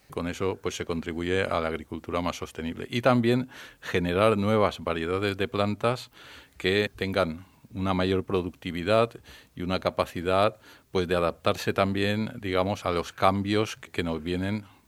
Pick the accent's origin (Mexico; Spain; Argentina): Spain; Balearic Islands; born there; now in Valencia, Spain; nací en Mallorca, vivo en Valencia